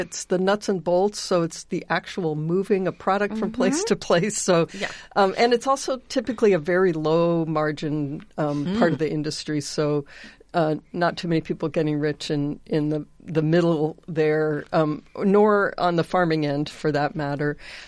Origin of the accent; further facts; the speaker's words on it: Ames, Iowa, United States; I grew up in a family that came from farming, but my dad worked as an ag economist for the Extension Service at Iowa State.